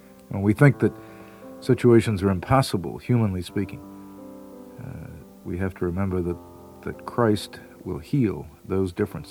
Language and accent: English; United States; I really had had just a smattering of religious exposure as a kid growing up, like most kids growing up in America today, and really didn't know what it was all about.